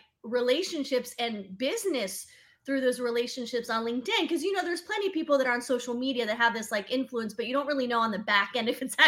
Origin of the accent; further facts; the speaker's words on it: San Diego, California, United States; also born or lived in Virginia; Yeah, so I moved from Virginia to California, to San Diego, where my native homeland.